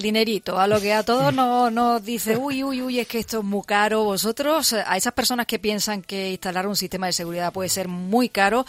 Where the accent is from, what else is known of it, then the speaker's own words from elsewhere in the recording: Seville, Andalusia, Spain; usa esa cercanía de que todos somos de Sevilla y mantenemos un poco una conversación con las mismas claves